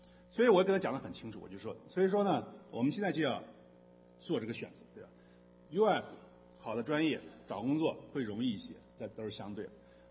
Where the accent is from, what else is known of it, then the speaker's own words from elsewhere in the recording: China; now in United States; 我们当初来美国的时候，我不能说百分之百了，绝大多数来美国人的，就是我们从中国来的